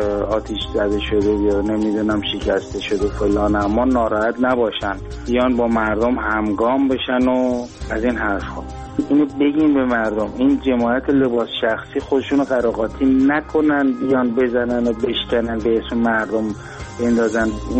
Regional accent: Iran; now in Sweden; من یه ایرانی هستم که سالهاست تو سوئد زندگی میکنم، ایرانم میرم یا مشکلی هم ندارم

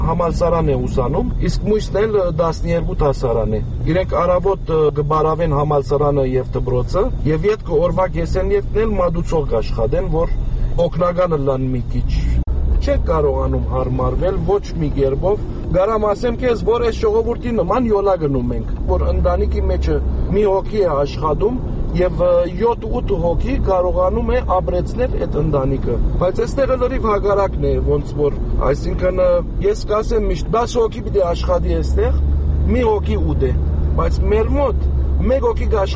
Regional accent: Syria; որ սիրիահայ ենք

